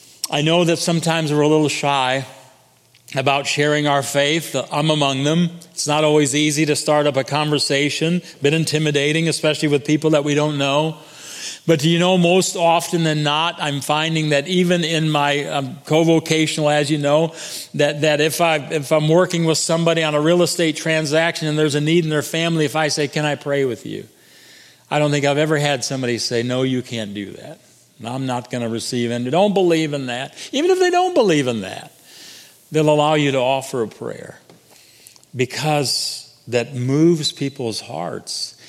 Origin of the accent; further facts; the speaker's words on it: Flint, Michigan, United States; I'm from Flint, Michigan. I don't know anything about camping on the beach.